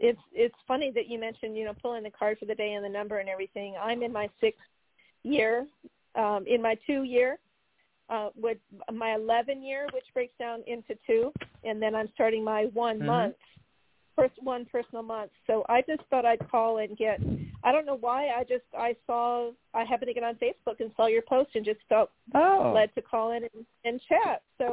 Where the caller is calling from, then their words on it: North Carolina, United States; I'm calling from North Carolina.